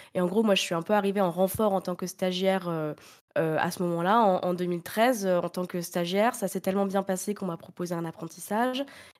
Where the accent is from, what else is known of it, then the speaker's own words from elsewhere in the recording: Reims, Grand Est, France; born there; Alors, je suis née à Reims.